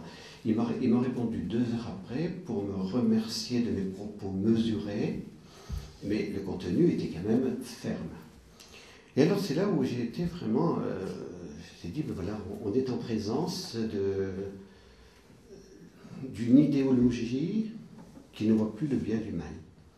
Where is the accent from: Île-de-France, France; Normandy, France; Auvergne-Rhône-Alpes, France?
Auvergne-Rhône-Alpes, France; puisque je suis aussi de l'Ardèche